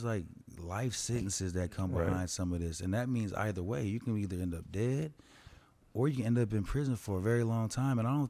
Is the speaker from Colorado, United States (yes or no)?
yes; Colorado, United States; Because, bro, I was raised in Colorado. We had gangs. We had Crips and Bloods for sure, bro.